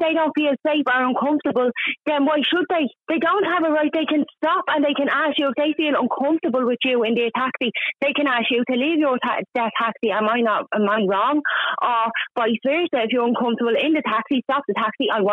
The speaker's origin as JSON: {"language": "English", "town": "Ballymun", "region": "Leinster", "country": "Ireland", "said": "There's Ballymun, I'm from Ballymun."}